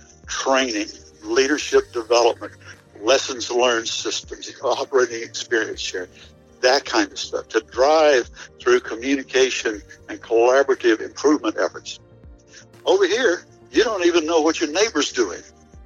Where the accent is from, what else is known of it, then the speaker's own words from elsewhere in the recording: United States; You people, obviously, because I'm from Washington, and I've got a checklist.